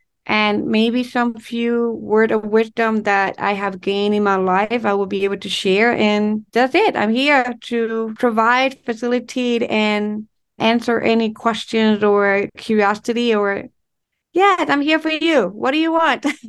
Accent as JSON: {"language": "English", "country": "Ecuador", "second_language": "English", "moved": "yes", "lives_now": "United States", "said": "because when I move out of my country, because I'm from Ecuador, I moved to New York and Long Island, especially."}